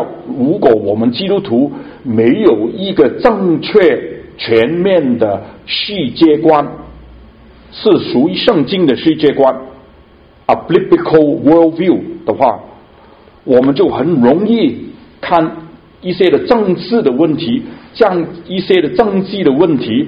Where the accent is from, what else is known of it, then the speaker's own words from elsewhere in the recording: Hong Kong; 我是从香港来的从中国来的